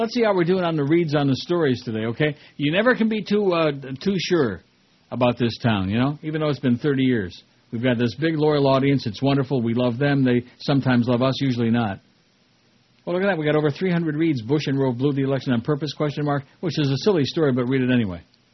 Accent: Poland; They wanted me to help them set up a fundamentalist Baptist church in my home country of Poland.

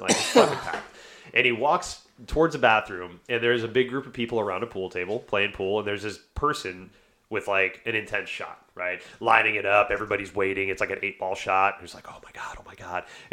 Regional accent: Houston, Texas, United States; I grew up in Houston, so he was the quarterback of the Oilers.

